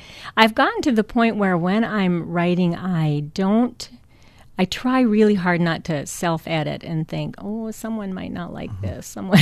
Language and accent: English; Midwest, United States; because I'm from the Midwest, so I just can't be mean.